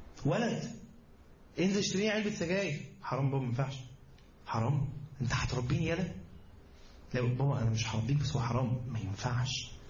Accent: Egypt; ده انا مصري، ده انا مصري وابويا مصري وانا شربت من نيلها وشفت بابا بيشرب من نيلها وجدي شرب من نيلها

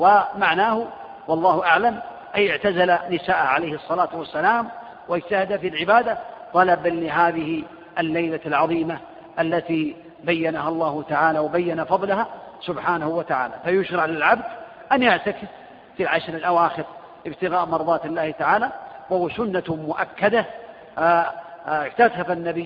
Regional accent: Riyadh, Riyadh Province, Saudi Arabia; عندنا في الرياض مثلا

